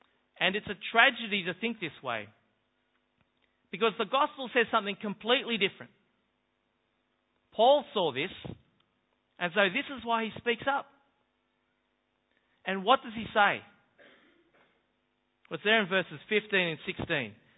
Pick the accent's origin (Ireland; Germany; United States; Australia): Australia; Now, these two things that we would do, they would mark us out as Australian.